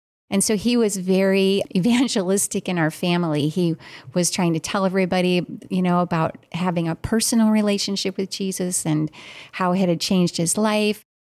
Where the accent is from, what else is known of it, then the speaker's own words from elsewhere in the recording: Minnesota, United States; I was born and raised early on in Minnesota. I was just kind of in an average family. We were in the Lutheran church, so church was definitely a part of my early years.